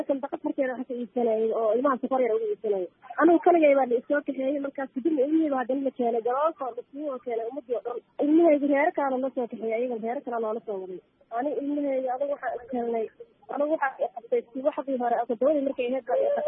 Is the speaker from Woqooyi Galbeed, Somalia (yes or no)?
no; Las Anod, Sool, Somalia; now in Galkacyo, Somalia; waxaan ka imaaday meel yiraahdo diisoor Laascaanood waxaan degnay labaatan sano